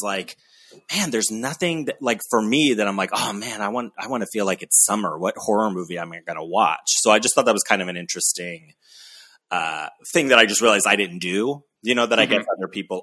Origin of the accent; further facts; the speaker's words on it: Ohio, United States; now in San Diego, United States; One, we live in San Diego. It kind of feels summery all the yes. time. You know, but even growing up in Ohio, I did not enjoy the summer.